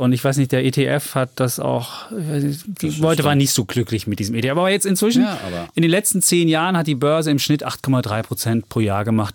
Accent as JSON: {"language": "German", "country": "Germany", "said": "Ja, ich weiß, bei uns in der DDR waren ja auch viele Vietnamesen wohnten da, ja, weil wir ja auch miteinander freundschaftlich verbunden waren."}